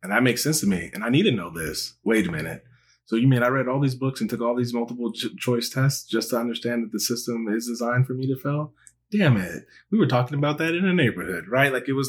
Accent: San Diego, California, United States; Like, I grew up here in San Diego and did not have aspirations to go to college at all.

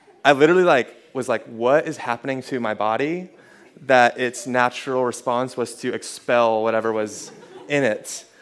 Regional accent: Hendersonville, United States; So I grew up in Hendersonville. Anyone heard of Hendersonville before?

